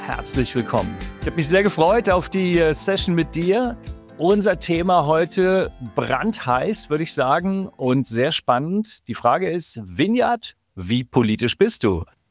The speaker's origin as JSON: {"language": "German", "region": "Hamburg", "country": "Germany", "said": "aus Hamburg"}